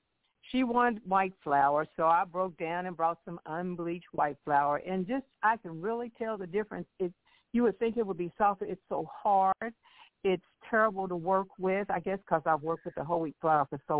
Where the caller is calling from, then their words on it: Louisville, Kentucky, United States; from Louisville.